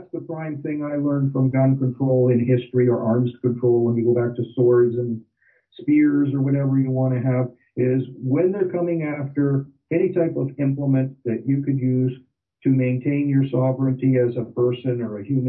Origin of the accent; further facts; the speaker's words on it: Canada; Well, I'm slow. I'm from Canada, eh?